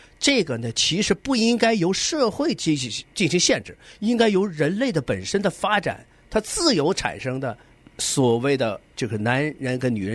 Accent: China; 欧洲和我们中国人真的是不一样

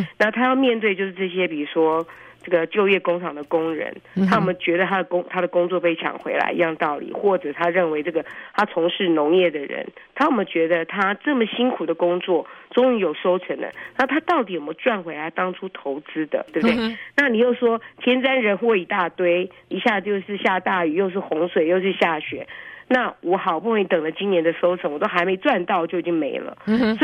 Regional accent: California, United States; 你们可能觉得我们加州人真可怜，因为我们现在州都欠钱啊。

